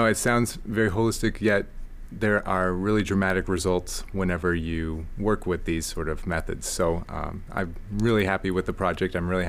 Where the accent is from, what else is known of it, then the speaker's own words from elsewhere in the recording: Colorado, United States; So I grew up in Colorado, but the best instrument shop was down in Albuquerque